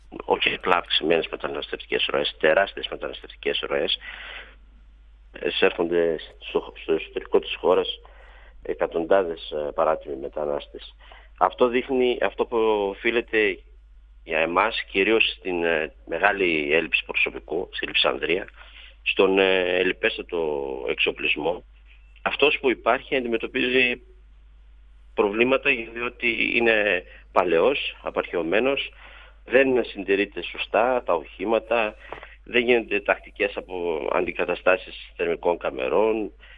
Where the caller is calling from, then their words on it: Didymoteicho, Eastern Macedonia and Thrace, Greece; Καλά είμαστε από εδώ, από τον Εύρο, από το Διδημότυχο, το Ηλόλουστο σήμερα Διδημότυχο.